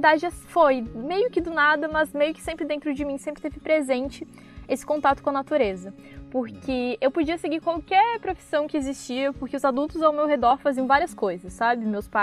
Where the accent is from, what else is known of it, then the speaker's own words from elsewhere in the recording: Rio Grande do Sul, Brazil; now in Bahia, Brazil; Não, na verdade eu sou gaúcha, na Serra Gaúcha eu nasci.